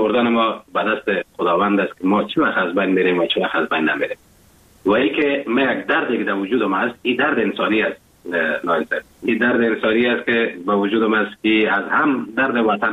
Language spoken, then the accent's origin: Persian; Afghanistan; now in Germany; افغانستان عزیز ما که من هر چقدر برای به ارتباط وطنم بگویم هنوزم کم است، باید است برش بگویم. این همی بود که وقتی که من اروپا آمدم، آلمان آمدم،